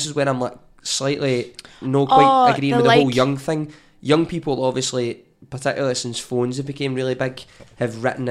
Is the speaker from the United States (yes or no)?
no; Scotland, United Kingdom; I'm Scottish pattern